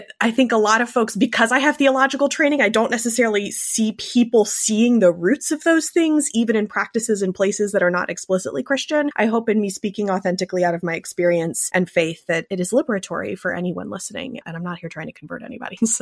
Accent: Southeast, United States; now in Austin, United States; And so I grew up in the Southeast. I am now rooted in Austin, Texas

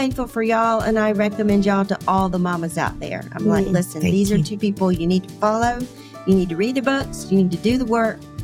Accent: Atlanta, Georgia, United States; Well, growing up for me, I'm from South Atlanta, and fried chicken, homemade biscuits, all that good stuff, fresh vegetables in the summer.

